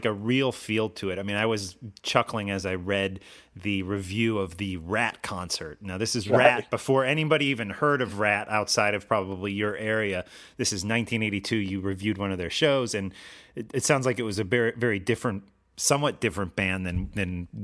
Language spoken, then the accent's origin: English; Chicago, Illinois, United States; growing up in the Chicago area, I would go to the Holiday Inn in like Downers Grove, Illinois